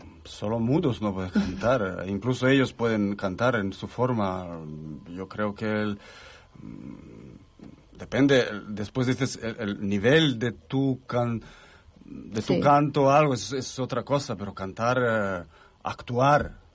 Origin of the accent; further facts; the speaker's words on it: Serbia; Yo vengo de Serbia